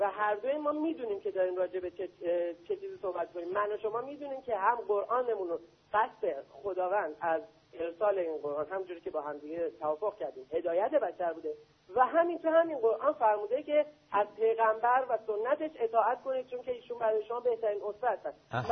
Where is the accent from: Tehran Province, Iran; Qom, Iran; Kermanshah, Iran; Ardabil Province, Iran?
Qom, Iran; ببینید من یک شیعه بودم. خب. در قم بزرگ شدم